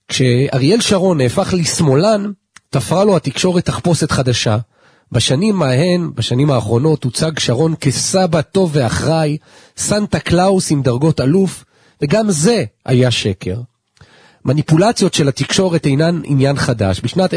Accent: Elkana, West Bank, Palestine; כילד תמים, בן אלקנה, העברתי את מבטי מהמילים בעיתון אל הברז הפשוט שלנו

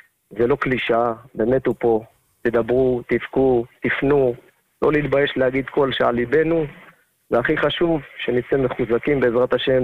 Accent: the south, Israel; אני מהדרום, ואני לא שומע את ה... לקושי שומע את הרדיו שלכם לצערי.

